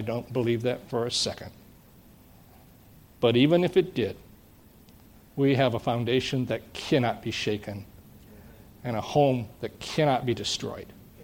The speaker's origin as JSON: {"language": "English", "country": "United States", "said": "No, I'm American. I love my country."}